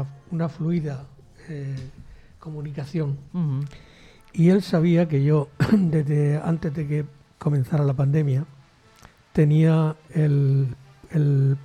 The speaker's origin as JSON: {"language": "Spanish", "town": "Alcantarilla", "region": "Region of Murcia", "country": "Spain", "said": "Había muchas historias de nuestro barrio, de los que somos de Campoamor, que podíamos contar para que lo supiera no solamente el barrio, sino toda Alcantarilla"}